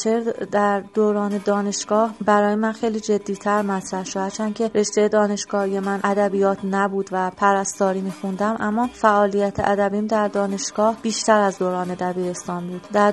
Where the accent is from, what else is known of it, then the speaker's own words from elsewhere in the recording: Khomeyni Shahr, Isfahan, Iran; born there; متولد خرداد 1361 در خمینی شهر اصفهان به دنیا آمدم که نزدیکترین شهرستان به اصفهان هستش و به نام سده هم معروفه.